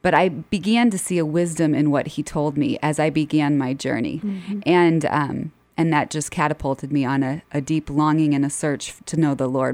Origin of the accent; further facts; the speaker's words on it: Omaha, Nebraska, United States; I am from Omaha.